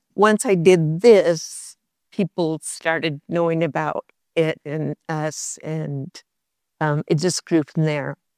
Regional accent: California, United States; now in Tennessee, United States; I'm from Southern California. We moved here from Newport Beach 20 years ago. So we feel like locals now.

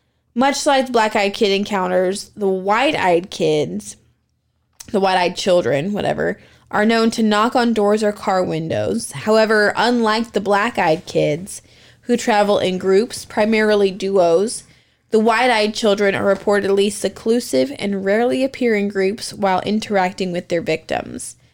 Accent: Appalachia, United States; I'm from Appalachia. Do you know the rules of Appalachia?

